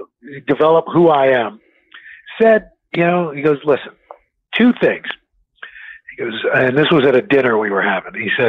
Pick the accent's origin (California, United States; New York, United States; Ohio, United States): New York, United States; New York City; growing up in New York City, when I was a kid, seeing a Bill McCrary or a J.J. Johnston or a Gil Noble or Melba Tolliver, Bob Teague